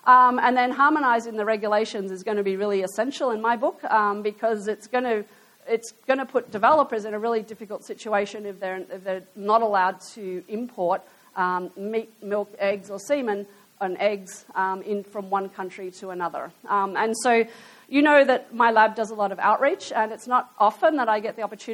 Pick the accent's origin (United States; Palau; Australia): Australia; I can make fun of it because I'm Australian